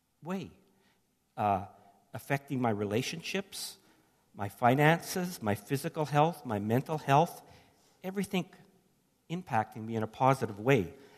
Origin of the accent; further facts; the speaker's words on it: Timmins, Ontario, Canada; And I remember growing up in Timmins, the Simpsons catalog would come in November, the Christmas catalog